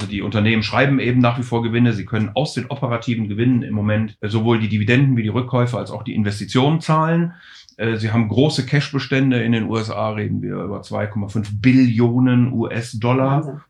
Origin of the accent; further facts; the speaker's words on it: Rhineland, Germany; Also ich bin ja Rheinländer und von daher natürlich per se schon mal sozusagen mit Geburt Optimist.